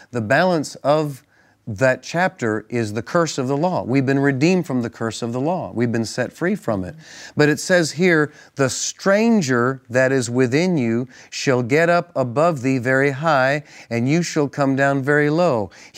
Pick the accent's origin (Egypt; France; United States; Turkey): United States; Massachusetts; now in Texas, United States; growing up in Massachusetts, it took the Lord getting me to ORU and then down here through Terry.